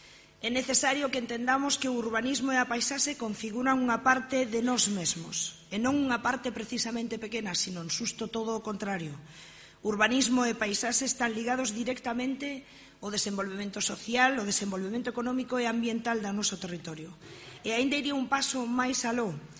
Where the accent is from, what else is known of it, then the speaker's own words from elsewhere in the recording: Galicia, Spain; E nós, como galegos, tamén somos unha parte de iso.